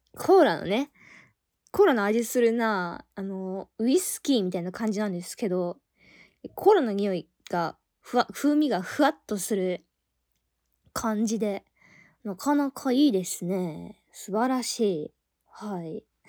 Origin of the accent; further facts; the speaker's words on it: Kansai, Japan; 私ね、あの地元が関西なんですよ。